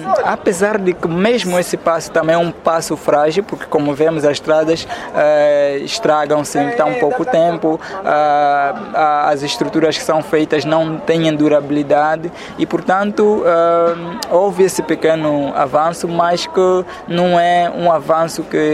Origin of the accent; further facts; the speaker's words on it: Ambaca, Cuanza Norte, Angola; Sou natural do Kwanza Norte, no município de Ambaka. Portanto, sou ativista angolano